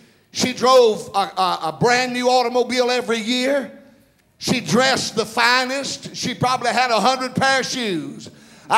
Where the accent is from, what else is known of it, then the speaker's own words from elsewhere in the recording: Bryson City, North Carolina, United States; I'm from Bryson City.